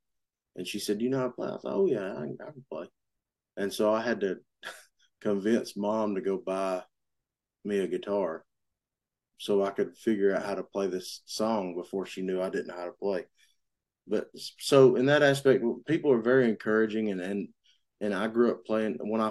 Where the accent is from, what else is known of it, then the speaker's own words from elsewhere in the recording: Clayton, Georgia, United States; I miss home sometimes because I love the mountains. And but no, growing up was great. It was a small community. Very tight knit.